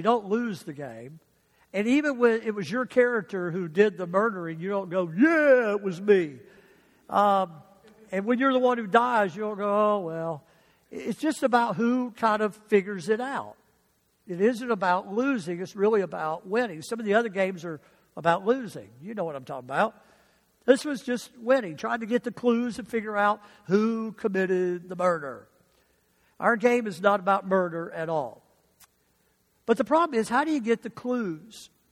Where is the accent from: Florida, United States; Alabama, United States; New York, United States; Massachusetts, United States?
Alabama, United States; Mobile; I grew up in Pleasant Valley Assembly of God in Mobile, Alabama.